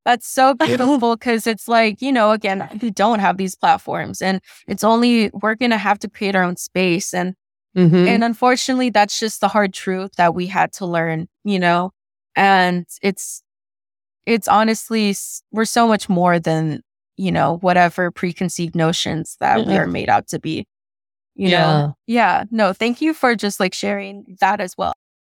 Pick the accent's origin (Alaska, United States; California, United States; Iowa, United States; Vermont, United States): California, United States; San Pedro; now in Orange County, United States; I moved from San Pedro to Orange County, which was a big culture shock for me. It was a huge culture shock.